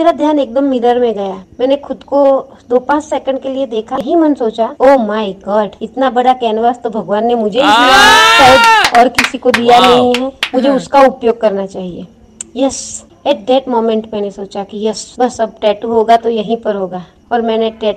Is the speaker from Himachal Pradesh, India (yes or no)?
no; Gujarat, India; moved away as an adult; now in Pune, India; मेरा जन्म और पूरा स्टडी गुजरात में हुआ, उसके बाद आज से 23 इयर्स पहले हम लोग पुणे में शिफ्ट हुए थे, यहाँ मेरी जॉब है।